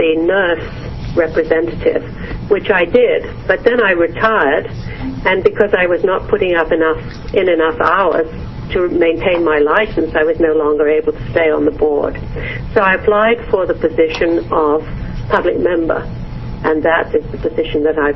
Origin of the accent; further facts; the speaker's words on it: England, United Kingdom; But, you know, I grew up in England, and I was trained in a hospital where we had open wards.